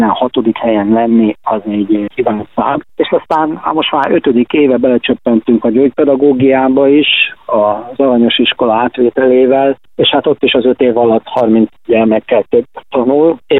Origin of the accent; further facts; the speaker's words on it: Budapest, Hungary; born there; Én Budapesten születtem